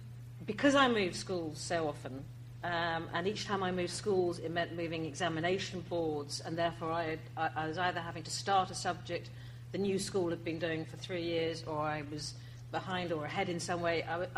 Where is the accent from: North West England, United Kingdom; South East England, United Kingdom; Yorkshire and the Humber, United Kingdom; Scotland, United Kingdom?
South East England, United Kingdom; when I say I was brought up in the New Forest, it's a bit of a shorthand